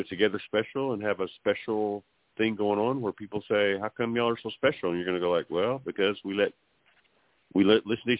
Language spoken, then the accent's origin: English; Farwell, Texas, United States; I came from a little town called Farwell, Texas, and then everybody we knew lived in Clovis. It was about 8 minutes away